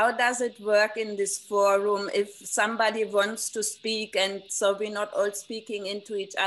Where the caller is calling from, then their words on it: Australia; Hello, everybody. I'm joining you from Australia, and very happy to be joining in even a week late, but very grateful that I can.